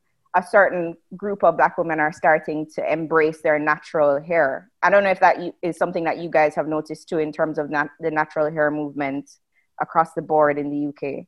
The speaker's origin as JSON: {"language": "English", "country": "Jamaica", "tie": "born or raised there", "said": "I grew up in Jamaica, and I guess the post-colonial kind of setting influences, and then also the fact that my mom was not black, like my dad's black, but my mom's Asian."}